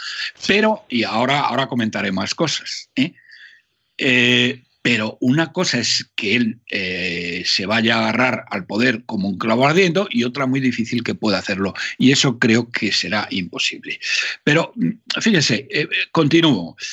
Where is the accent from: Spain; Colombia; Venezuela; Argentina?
Spain; es que somos los españoles los que no estamos al lado del PP